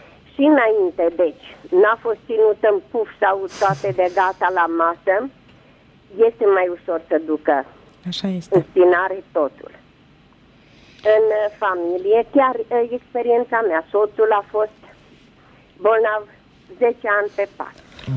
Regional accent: Negrești-Oaș, Satu Mare County, Romania; sunt de la Negreștioa, satul mare.

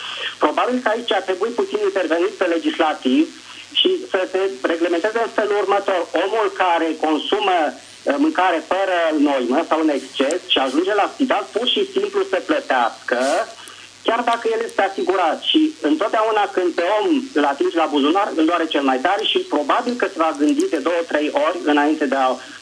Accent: Vatra Dornei, Suceava County, Romania; din Vatra Dornei.

